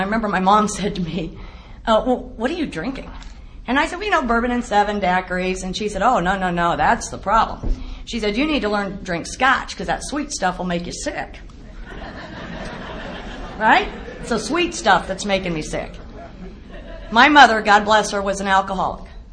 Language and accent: English; El Paso, Texas, United States; I was raised in El Paso, Texas. Any of you ever been there? Yeah, it's on the border with Juarez, Mexico.